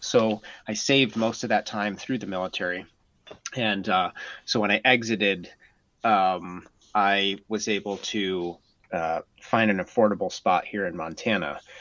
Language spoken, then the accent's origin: English; Norway; also born or lived in United States; My dad was in the military, and so I grew up mostly in Norway. But when I was really young, we moved all over the United States